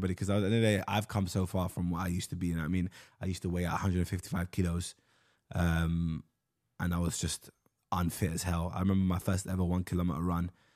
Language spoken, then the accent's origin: English; London, United Kingdom; growing up in North West London, I saw a lot of people from different cultures, different backgrounds.